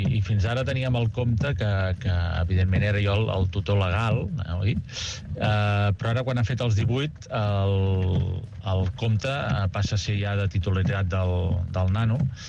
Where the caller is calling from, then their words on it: Sant Cugat del Vallès, Catalonia, Spain; de Sant Cugat.